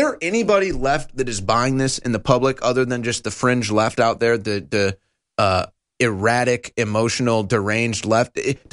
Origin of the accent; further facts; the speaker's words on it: United States; I'm just so embarrassed by all of this as an American.